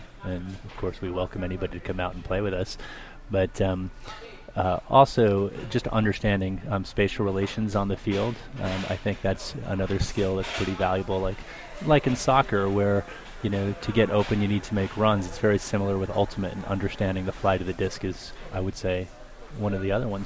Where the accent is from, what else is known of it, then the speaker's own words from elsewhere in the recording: East Coast, United States; I mean, I was raised on the East Coast, for example, and you know, when I ended up driving across the country in about 1997 and stopped at a tournament in Boulder, Colorado.